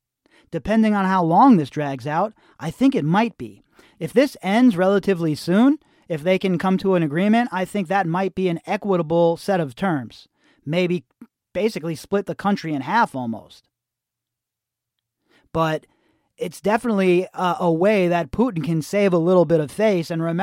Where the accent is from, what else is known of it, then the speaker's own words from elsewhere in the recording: United States; I'm an American, and my country has been involved in plenty of their own.